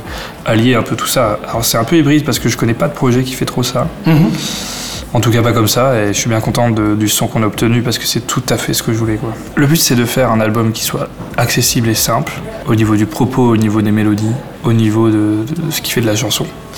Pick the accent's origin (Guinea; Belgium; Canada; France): France; Clermont-Ferrand, Auvergne-Rhône-Alpes; Ouais, bah oui, moi je suis né, j'ai grandi à Clermont-Ferrand.